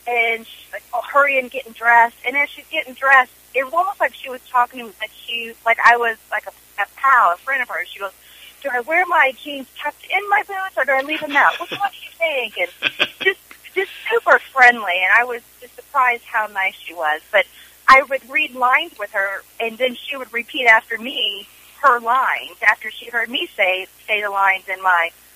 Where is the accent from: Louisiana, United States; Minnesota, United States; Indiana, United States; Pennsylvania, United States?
Indiana, United States; I don't think any kind of accent at all, but, you know, I grew up in Indiana my whole life.